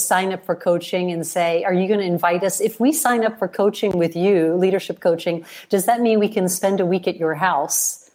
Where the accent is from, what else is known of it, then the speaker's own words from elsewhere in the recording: Chicago, Illinois, United States; born there; I was born in Chicago. And so, you know, we're immigrants